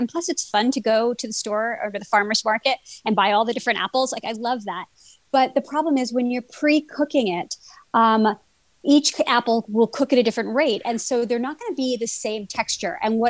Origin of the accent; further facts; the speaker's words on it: Brooklyn, New York, United States; Well, you know, I used to say pecan. I was brought up in Brooklyn.